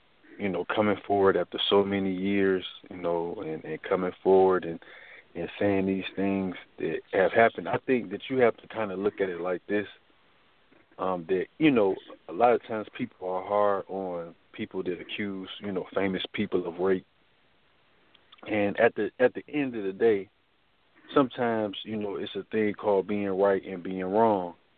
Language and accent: English; Detroit, Michigan, United States; also born or lived in Newport News, Virginia; I'm from Detroit, Michigan, by way of Newport News, Virginia.